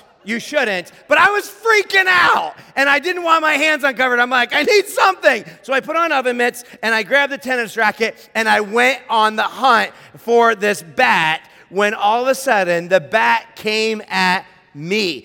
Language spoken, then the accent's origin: English; Hammondsport, New York, United States; I grew up in Hammondsport, which is in upstate New York, and we have bats in our town.